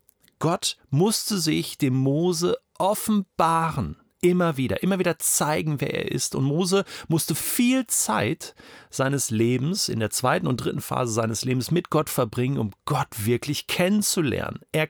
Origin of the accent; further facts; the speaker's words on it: Germany; Ich meine, ich komme aus Deutschland, ich habe eine deutsche Prägung, eine westeuropäische Prägung.